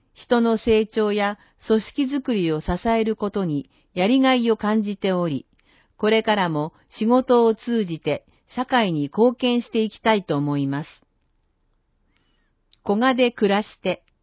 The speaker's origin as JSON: {"language": "Japanese", "region": "Primorsky Krai", "country": "Russia", "tie": "born or raised there", "second_language": "Japanese", "moved": "as an adult", "lives_now": "Japan", "said": "9年前に来日しました。ロシアのウラジオストク近郊で生まれ育ち、日本海を挟んだ対岸にある地域の出身です。"}